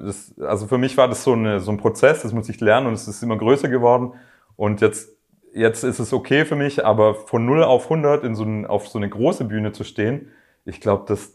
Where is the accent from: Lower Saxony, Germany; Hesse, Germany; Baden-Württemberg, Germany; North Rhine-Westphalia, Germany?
Baden-Württemberg, Germany; Schorndorf; wenn ich zum Beispiel in meiner alten Heimat spiele, in Schorndorf